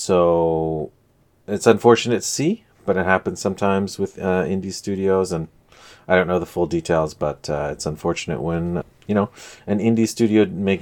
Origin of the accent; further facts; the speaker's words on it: North Vancouver, British Columbia, Canada; now in Vancouver, Canada; I grew up in North Vancouver, now I live in downtown or East Vancouver.